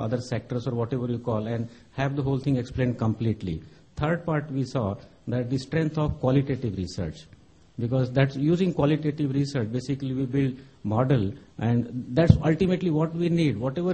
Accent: India; from India.

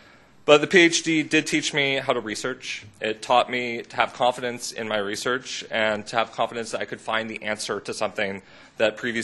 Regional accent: United States; moved away as an adult; I'm an American originally, and my student visa was going to expire

